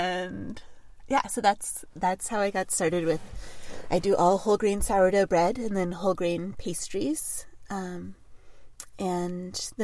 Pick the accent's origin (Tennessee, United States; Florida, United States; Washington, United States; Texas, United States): Washington, United States; Seattle; I grew up in Seattle and went away to liberal arts college in the Midwest, and knew that I wanted to be back in the Pacific Northwest.